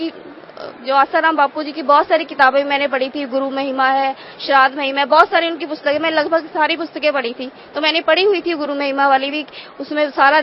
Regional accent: Ludhiana, Punjab, India; मैं लुधियाना पंजाब से हूँ।

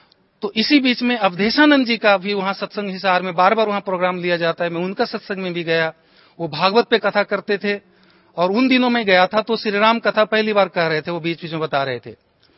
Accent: Bihar, India; मैं बिहार स्टेट से बिलोंग करता हूं, और मेरे गांव में जो कोई मरता था व्यक्ति

